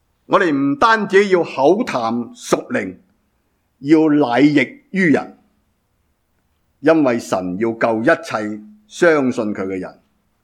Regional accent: Guangdong, China; 我哋廣東人真係啲音靚啲嘅。

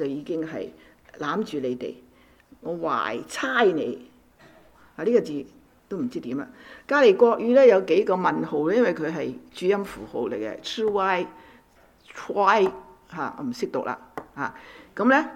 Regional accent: Guangdong, China; 我們廣東人就習慣了右邊讀哪嘛

